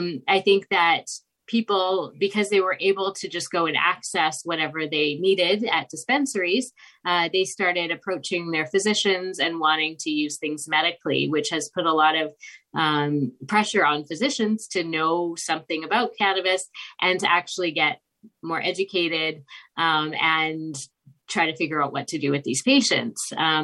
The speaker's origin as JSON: {"language": "English", "country": "Canada", "said": "Yes, I'm from Canada, so I'm a family physician here."}